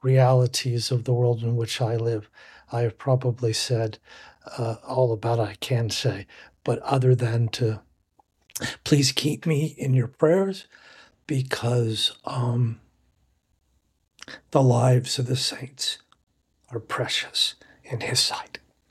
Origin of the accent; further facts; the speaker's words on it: Kansas, United States; But growing up in Kansas, two of my favorite hobbies were reading Roman histories, preferably in Latin, and riding horses.